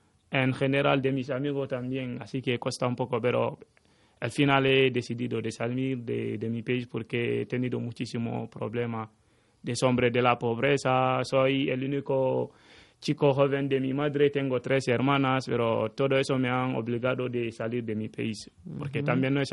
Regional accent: Guinea; Spanish is a second language; now in Spain; soy de Guinea Conakry. Llego casi 2 años aquí en España.

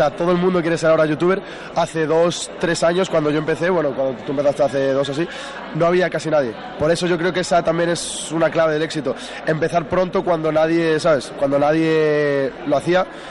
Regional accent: Morocco; porque yo soy marroquí y hablo árabe.

